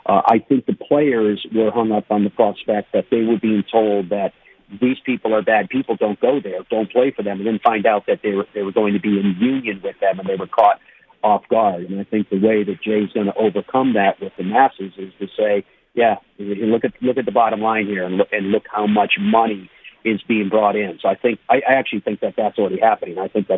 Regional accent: Ireland; When it comes to Ireland, I'm Irish. I'm a dual citizen, so I enjoy getting back there and seeing family and friends

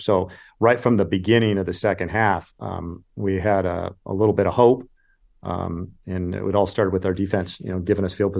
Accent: California, United States; Now, I grew up in California and watched the Pac-10 and then played in it and then became the Pac-12

